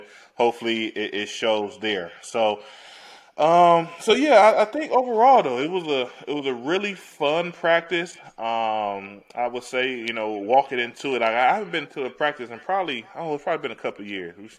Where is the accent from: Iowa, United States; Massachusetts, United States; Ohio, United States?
Ohio, United States; Cleveland; And I was saying before the call, you know, I'm from Northeast Ohio, from Cleveland.